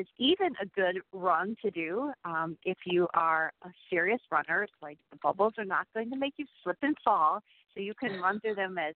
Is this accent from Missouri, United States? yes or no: no; Iowa, United States; There wasn't and still isn't an oncologist in my hometown, and so the doctors end up sending me up to Mayo for treatment.